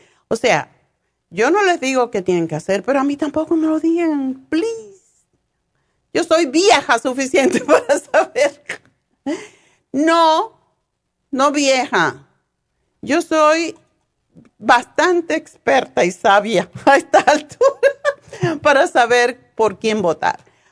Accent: Spain; now in United States; cuando vine de España

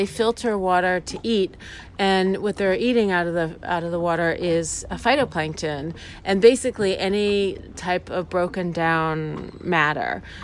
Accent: Maine, United States; I came home to my home state of Maine

